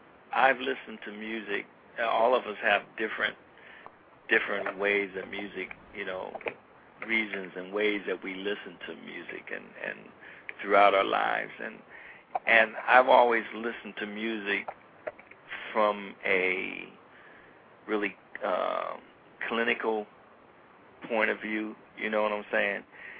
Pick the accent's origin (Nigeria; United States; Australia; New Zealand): United States; Columbus, Ohio; So Columbus, Ohio, like my home state.